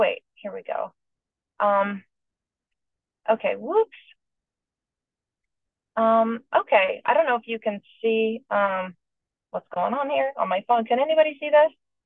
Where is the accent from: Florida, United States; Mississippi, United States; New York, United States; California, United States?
California, United States; San Pedro; California, which is on the coast of Los Angeles.